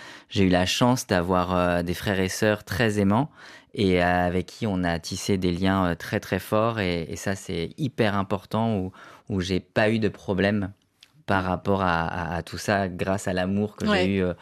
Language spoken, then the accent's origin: French; France; moi, je suis d'origine algérienne et je suis né en France. Et j'ai grandi en milieu rural, pas dans la cité, mais en milieu rural. Et je suis issu d'une famille nombreuse comme Brahim. Donc, on est 8 enfants.